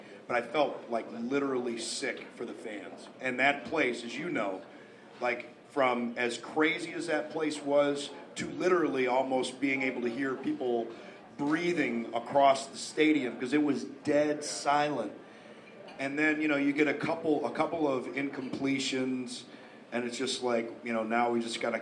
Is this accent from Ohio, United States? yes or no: yes; Ohio, United States; And, I'm from Ohio, so I'm used to Midwest people